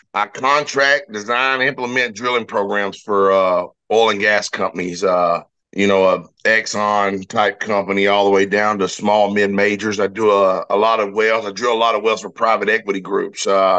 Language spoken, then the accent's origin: English; Henderson, Texas, United States; I'm from East Texas, from just outside of Tyler, from a town called Henderson, Texas.